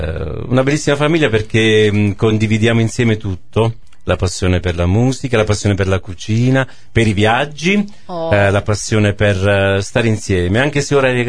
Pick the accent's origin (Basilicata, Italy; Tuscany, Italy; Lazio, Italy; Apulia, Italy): Basilicata, Italy; Sono un lucano atipico sotto questo punto.